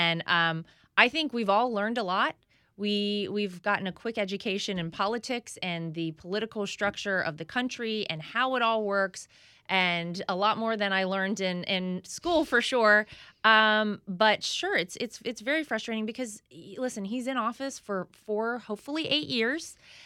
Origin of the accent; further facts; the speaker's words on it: North Carolina, United States; I went to a rally with him in my home state of North Carolina.